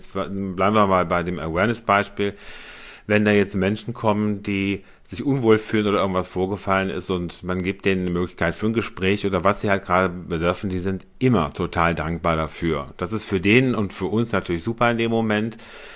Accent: Cologne, North Rhine-Westphalia, Germany; born there; ich bin gebürtiger Kölner

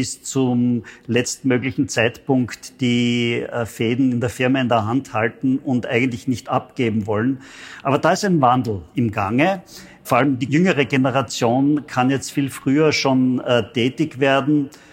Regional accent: Austria; now in Greece; Natürlich als Österreicher, wenn man hierher kommt, schätzt man natürlich das Klima, man schätzt die Kulinarik.

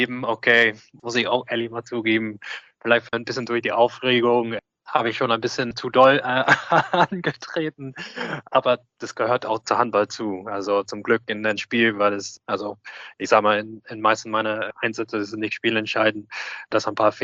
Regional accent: Australia; German is a second language; aus meiner Jugend in Australien, sowohl auch mit gemeinsamer Zeit in die australische Nationalmannschaft

